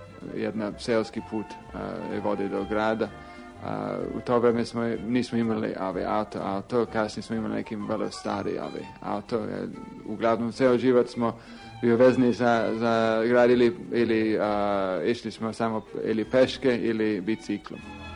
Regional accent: England, United Kingdom; Serbian is a second language; ja sam Englez, ja sam bio najstari od 4 dece. Rodio sam se 1941. godine za vreme rata.

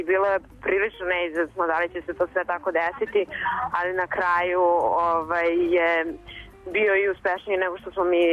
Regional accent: Belgrade, Serbia; ja sam iz Beograda i prvi put sam posetila Bajnu Baštu pre par godina

